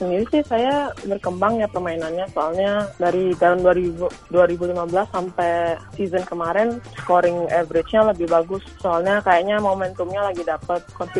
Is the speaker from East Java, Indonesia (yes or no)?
no; Bali, Indonesia; now in United States; Ya di Bali, saya dari Bali soalnya.